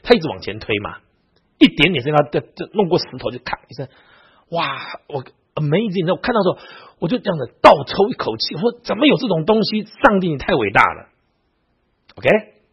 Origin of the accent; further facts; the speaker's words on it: Taiwan; 我也不能讲我从台湾来的，我只能说我从南部来。